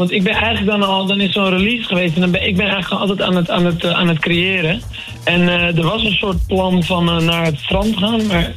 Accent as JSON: {"language": "Dutch", "town": "Hoorn", "region": "North Holland", "country": "Netherlands", "said": "Ik kom zelf ook uit West-Friesland, uit Hoorn."}